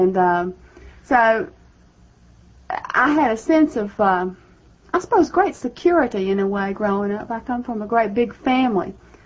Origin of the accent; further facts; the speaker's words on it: Grundy, Virginia, United States; I'm from Grundy, Virginia, which is in the heart of the coal country.